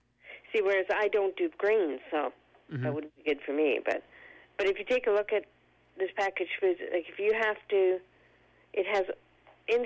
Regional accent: Canada; Though we're Canadian

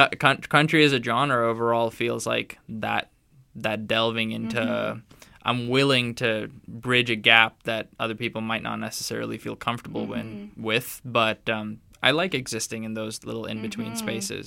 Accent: Kolkata, West Bengal, India; also born or lived in Malaysia; Like, first 10 years of my life, I grew up in India.

